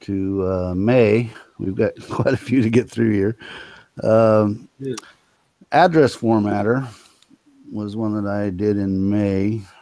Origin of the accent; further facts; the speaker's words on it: United States; Well, obviously, I'm from the United States of America.